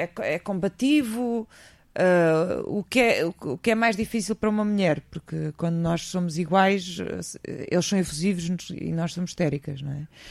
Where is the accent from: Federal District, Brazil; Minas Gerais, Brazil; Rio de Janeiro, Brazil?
Rio de Janeiro, Brazil; born there; Rio de Janeiro, onde eu nasci.